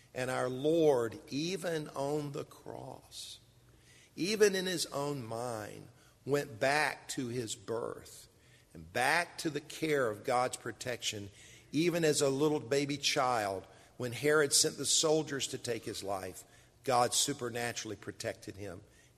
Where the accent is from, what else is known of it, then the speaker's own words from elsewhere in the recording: Columbia, South Carolina, United States; I'm a native South Carolinian. I grew up in Columbia.